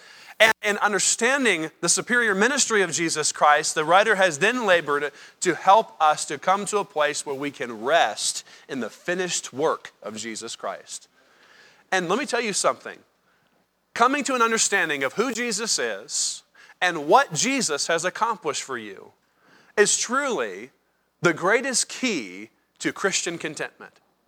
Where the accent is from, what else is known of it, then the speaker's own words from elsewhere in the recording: United States; reason why this is a travesty, that we are uncontent as Americans.